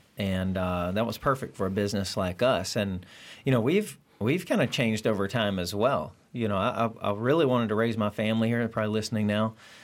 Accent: Blountstown, Florida, United States; I'm originally from Bluntstown, so I have to stay put somewhat.

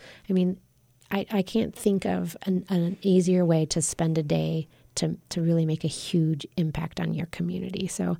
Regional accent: Colorado, United States; You know, I grew up here in the Roaring Fork Valley, and I see more and more of my friends and family unable to afford to live here.

